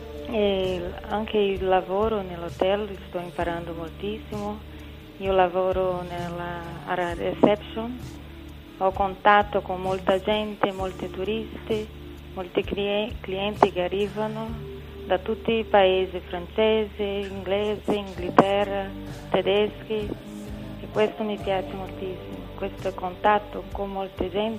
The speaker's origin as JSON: {"language": "Italian", "country": "Brazil", "second_language": "Italian", "lives_now": "Italy", "said": "io sono brasiliana, da Brasile."}